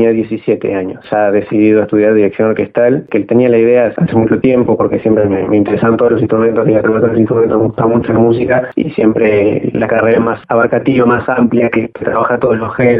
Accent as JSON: {"language": "Spanish", "town": "Esquel", "region": "Chubut", "country": "Argentina", "tie": "born or raised there", "said": "Nací y me crié en Esquel y bueno, mi interés por la música ya surgió desde temprana edad."}